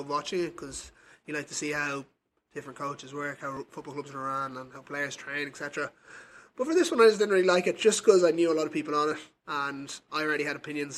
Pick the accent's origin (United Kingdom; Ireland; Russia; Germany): Ireland; Dublin, Leinster; now in Sacramento, United States; obviously I'm from Dublin, which is a busy city